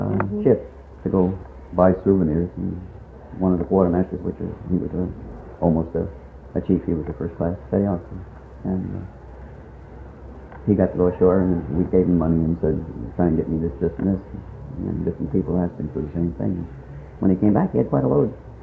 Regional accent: Brooklyn, New York, United States; Turned out there was a cousin of a kid that I grew up with in Brooklyn who lived still in Bermuda.

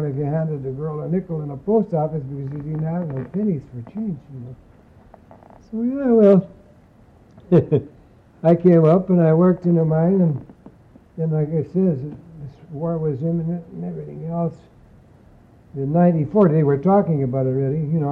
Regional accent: Pennsylvania, United States; I'm originally from Pennsylvania, so by being in Pennsylvania, every time I went out on a fishing excursion or a hunting trip

